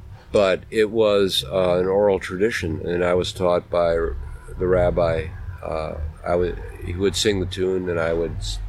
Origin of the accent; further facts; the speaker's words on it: Appleton, Wisconsin, United States; I felt that I had to conceal my Judaism when I was growing up in Appleton.